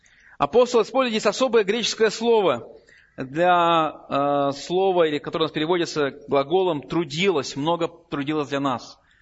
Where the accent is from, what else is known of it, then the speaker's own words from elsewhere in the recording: Kemerovo, Kemerovo Oblast, Russia; Через 15 лет он переезжает в город Кемерово, откуда я приехал, откуда я родом.